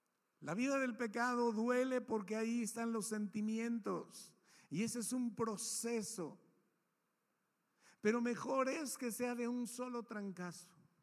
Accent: Mexico; sobre todo creo que como mexicanos, fuimos formados en egoísmo.

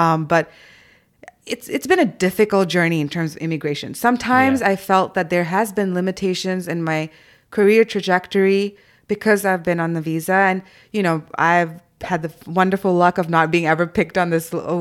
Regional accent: Zambia; I think growing up in Zambia, the US and UK were the only focal points we had

